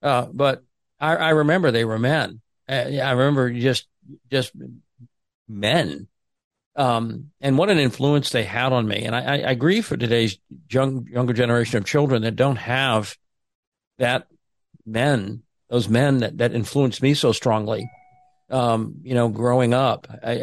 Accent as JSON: {"language": "English", "region": "Virginia", "country": "United States", "tie": "born or raised there", "said": "And we grew up on Little Creek Amphibious Base."}